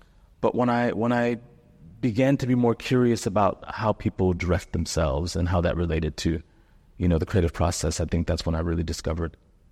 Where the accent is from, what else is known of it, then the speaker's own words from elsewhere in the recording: Cleveland, Ohio, United States; I was raised in Cleveland, Ohio.